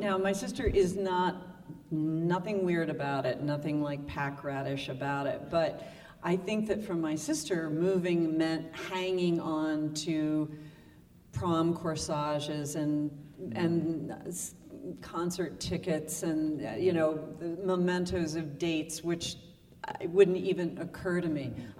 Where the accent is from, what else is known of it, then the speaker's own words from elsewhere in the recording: Tennessee, United States; also born or lived in California; So I was probably seven when my mother and stepfather got married. We moved to Tennessee from California because my mother had divorced my father